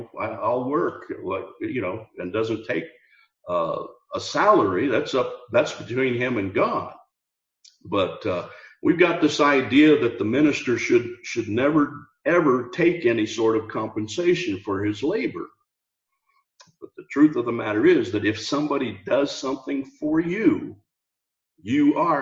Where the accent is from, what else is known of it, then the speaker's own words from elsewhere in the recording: United States; So I tell you, as an American, I know American Christians don't know anything about real persecution.